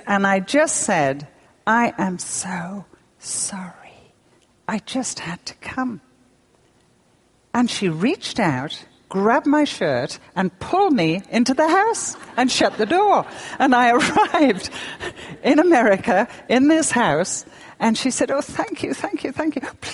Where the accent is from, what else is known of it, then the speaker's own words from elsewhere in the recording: United Kingdom; Plus, I'm British. You do not intrude on people's privacy.